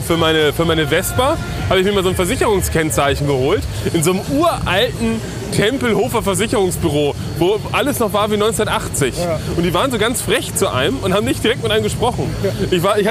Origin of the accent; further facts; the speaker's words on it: Marne, Schleswig-Holstein, Germany; also born or lived in Berlin; Und da, wo ich herkomme, da in Marne